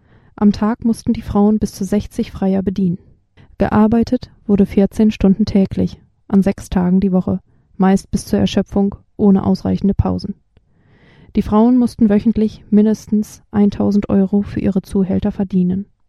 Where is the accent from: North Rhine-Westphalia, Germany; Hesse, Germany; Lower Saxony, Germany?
North Rhine-Westphalia, Germany; Bielefeld; Aber Prostitution wird auch in Bielefeld betrieben, da wo ich herkomme.